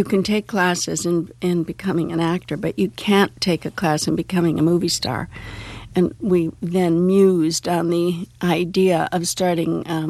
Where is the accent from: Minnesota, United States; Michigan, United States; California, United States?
Michigan, United States; Detroit; moved away as an adult; And I grew up in Detroit, and I'd never been outside of Detroit.